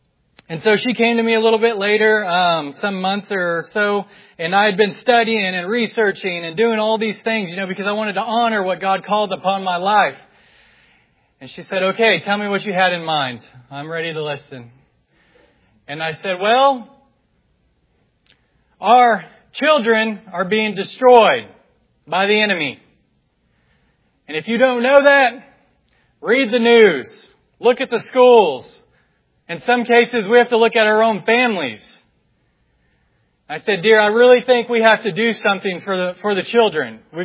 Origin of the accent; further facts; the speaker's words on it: West Jefferson, North Carolina, United States; Just by way of quick introduction … I'm from West Jefferson in Ashe County, North Carolina. It's a small little mountain town.